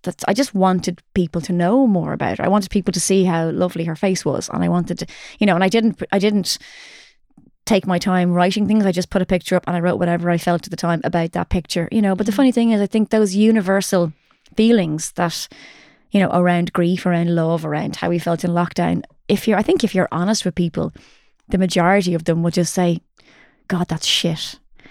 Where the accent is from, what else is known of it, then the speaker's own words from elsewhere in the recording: Ireland; as Irish people, we're meant to hold on to this